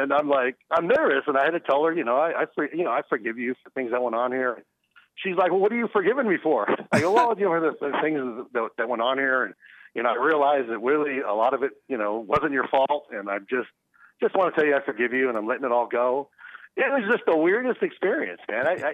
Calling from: San Francisco, California, United States; I'm calling you from Beta Land, San Francisco.

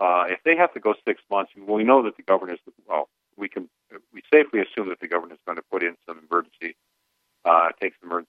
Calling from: Evansville, Indiana, United States; Evansville.

